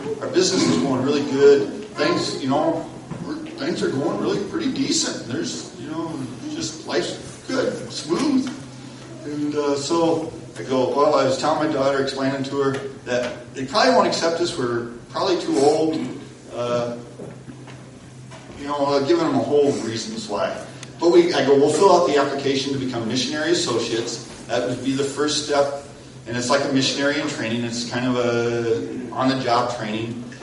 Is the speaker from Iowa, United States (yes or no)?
yes; Sioux City, Iowa, United States; We're from Sioux City, Iowa. We grew up in the church.